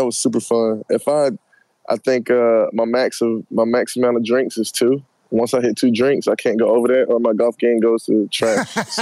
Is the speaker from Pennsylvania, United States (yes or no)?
no; Georgia, United States; I got to go for the home team because I'm from Georgia